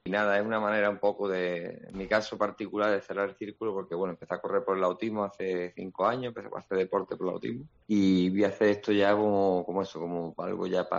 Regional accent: Spain; somos 7 españoles

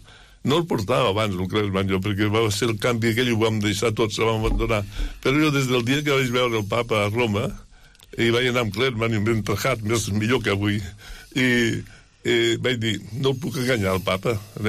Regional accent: Catalonia, Spain; born there; vaig néixer amb el Pas, un poble petit. En aquell temps no era tan petit, perquè hi havia unes mines de carbó, hi havia uns 500 habitants, ara no, ara hi ha 20 persones o 25.

